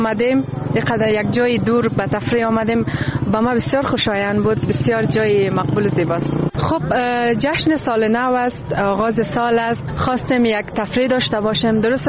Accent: Afghanistan; ما مردم افغانستان

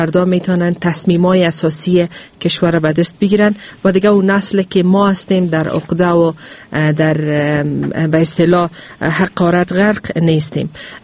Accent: Afghanistan; به عنوان یک افغانی

